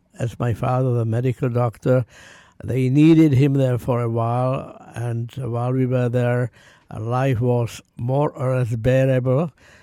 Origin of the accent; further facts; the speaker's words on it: Czechia; I come from Czechoslovakia, the western part of Czechoslovakia, which is now the Czech Republic.